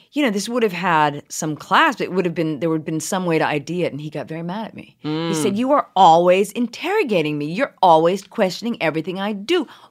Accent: Brookline, Massachusetts, United States; now in New York City, United States; I grew up in Brookline, Massachusetts. I don't know what's going on. I live in New York City. We don't talk like this here.

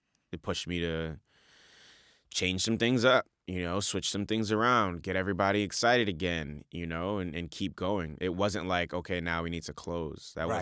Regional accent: Bronx, New York, United States; I came from South Bronx

